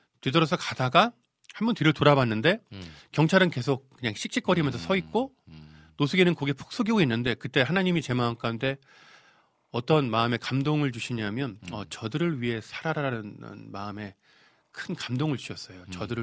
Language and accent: Korean; Chuncheon, Gangwon, South Korea; 저는 이제 강원도 춘천 사람이니까